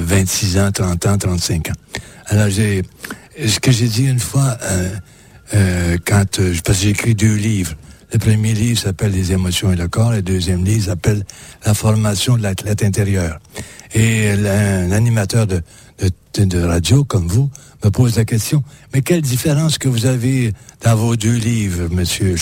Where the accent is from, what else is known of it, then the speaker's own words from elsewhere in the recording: Quebec, Canada; Ah mais dis donc, je suis du Québec évidemment.